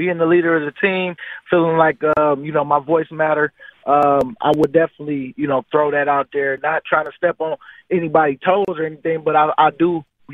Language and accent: English; Michigan, United States; it's my hometown. You know, I grew up a Lions fan.